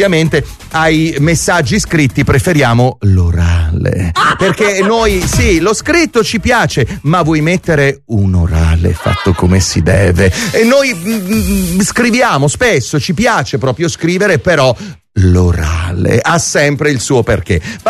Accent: Aversa, Campania, Italy; also born or lived in Naples; ho abitato lì 20 anni, la mia mamma ci abita ancora, però sono nato a Napoli, ma mi sento un po' aversano dentro perché ci ho fatto le scuole

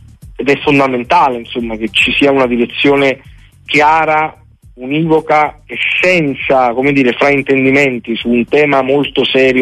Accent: Naples, Campania, Italy; da napoletano

